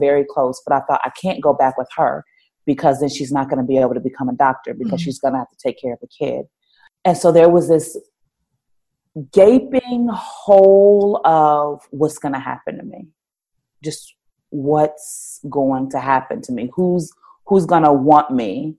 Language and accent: English; Philadelphia, Pennsylvania, United States; also born or lived in Indiana; So we are originally from Philadelphia. We were living in Indiana at the time.